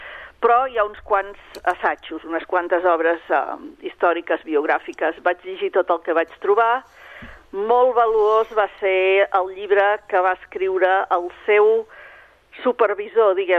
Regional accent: Catalonia, Spain; first language Catalan; jo he optat per la meva llengua perquè escric sobre Catalunya, també em desplaço a altres llocs i tinc un llibre sobre Amèrica, però la meva primera llengua és el català

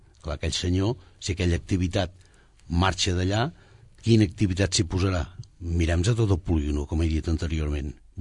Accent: Sabadell, Catalonia, Spain

